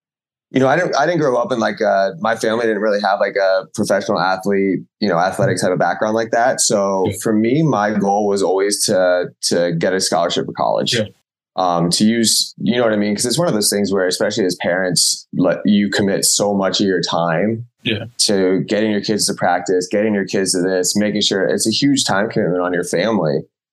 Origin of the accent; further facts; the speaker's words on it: Tampa, Florida, United States; I had a team in my hometown, the Tampa Bay Rowdies, who I had trained with before.